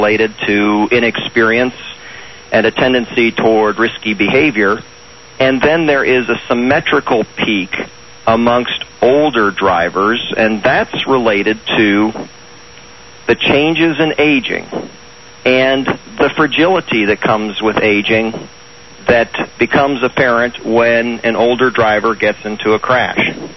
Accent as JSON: {"language": "English", "region": "Florida", "country": "United States", "said": "And then here in Florida, my home state, again in a farmer's market"}